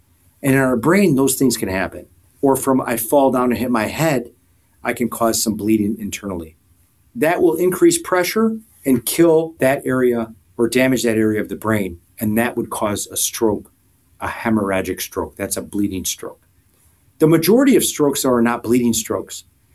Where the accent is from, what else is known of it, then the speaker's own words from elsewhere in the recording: Wisconsin, United States; I'm from Wisconsin, born and raised, and I went to med school at UW-Madison in undergrad.